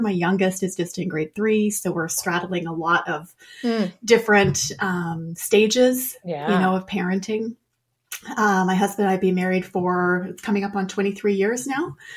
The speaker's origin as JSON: {"language": "English", "town": "Calgary", "region": "Alberta", "country": "Canada", "tie": "born or raised there", "also_born_or_lived": "Western Canada", "said": "I'm from Canada, born and raised in Western Canada. I live in Calgary, Alberta. But actually, this is where I grew up. And then I left for 25 years and then came back."}